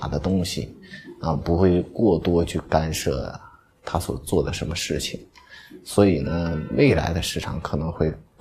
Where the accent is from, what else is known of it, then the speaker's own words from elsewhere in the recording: Northeast China, China; 我是来自东北的，出生在东北。